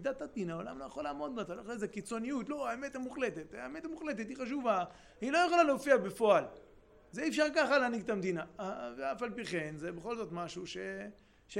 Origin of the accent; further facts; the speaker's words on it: Nov, Northern District, Israel; now in Holon, Israel; אני גדלתי במושב דתי, במושב נוב ברמת הגולן.